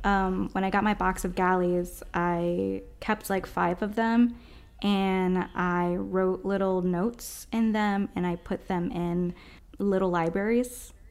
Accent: Orlando, Florida, United States; I called the Target that I grew up going to in East Orlando.

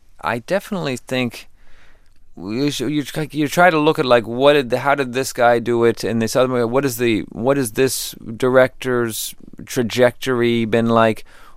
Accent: Texas, United States; Owen Wilson and I have a very similar background, and we're from Texas, and we've known each other since we were teenagers.

